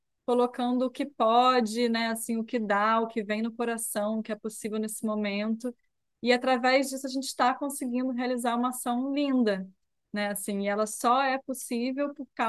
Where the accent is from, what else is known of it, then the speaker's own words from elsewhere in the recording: Brazil; é a gente, sendo brasileiro, né, assim, se interessar também pela Amazônia